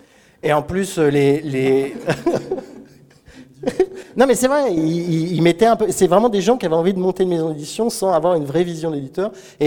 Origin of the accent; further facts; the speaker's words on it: Geneva, Switzerland; on vient de Genève, en Suisse.